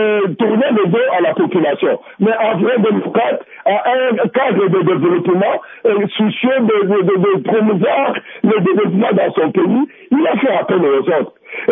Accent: DR Congo; Que ce qui est chez nous en Afrique et principalement aussi au Congo, c'est la crise de confiance.

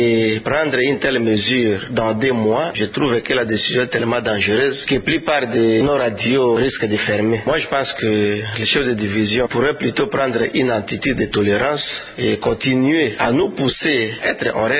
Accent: DR Congo; En tant que Congolais, je souhaite que toutes nos organisations soient en règle avec le gouvernement.

